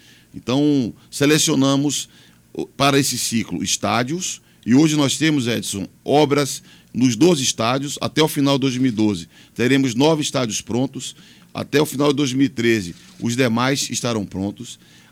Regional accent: Bahia, Brazil; particularmente com os amigos da Boa Terra, da minha terra, da Bahia.

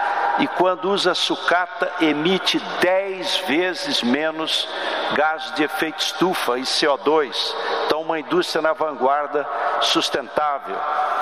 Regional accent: Pindamonhangaba, São Paulo, Brazil; encontrei aqui alguns trabalhadores que moraram na minha cidade natal, Pindamonhangaba

